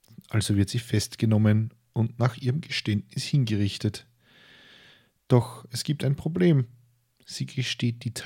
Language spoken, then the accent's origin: German; Lower Austria, Austria; dass ich mich als Niederösterreicher ständig über St. Pölten lustig mache.